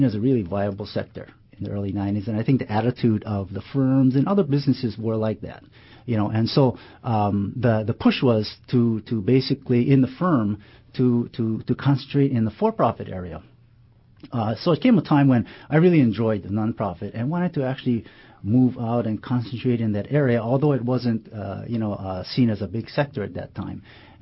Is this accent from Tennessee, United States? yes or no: no; Hawaii, United States; Well, I grew up here in Hawaii, and I went to undergraduate here at the University of Hawaii.